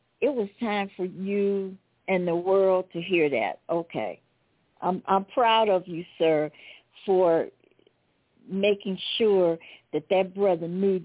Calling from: Tucson, Arizona, United States; I'm calling you from Tucson, Arizona, the Gables Resort, and that number 8 is so major.

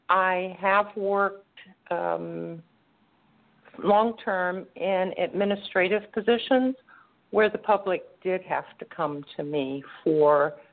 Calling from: Florida, United States

